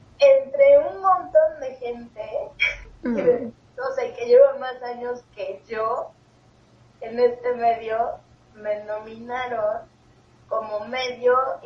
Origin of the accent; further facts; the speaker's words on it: Puebla, Mexico; born there; also born or lived in Cuernavaca / Costa Rica / Spain / Argentina; Sí nací en Puebla, me fui a vivir mucho tiempo en Cuernavaca, casi no estaba acá, estuve en Costa Rica, en España, en Argentina, o sea, he estado en varios países viviendo sola.